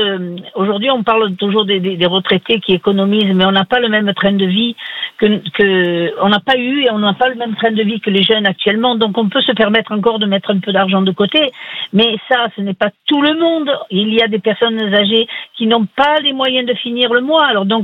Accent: Marseille, Provence-Alpes-Côte d'Azur, France; now in Cher, France; Je suis une Marseillaise qui a immigré dans le Cher.

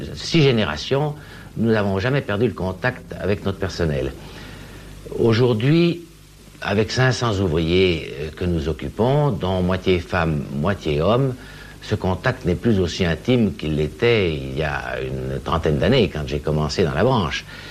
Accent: Boncourt, Jura, Switzerland; born there; Je suis né à Boncourt le 10 janvier 1904, c'est-à-dire que j'ai 63 ans.

